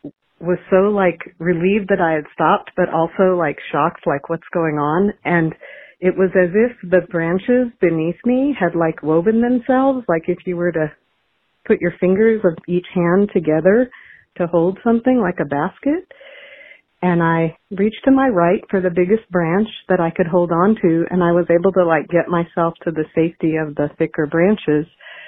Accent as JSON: {"language": "English", "region": "the Ozarks", "country": "United States", "tie": "born or raised there", "said": "When I was 8 years old, growing up in the Ozarks, I was climbing a tree at a house that was right across the street from my elementary school."}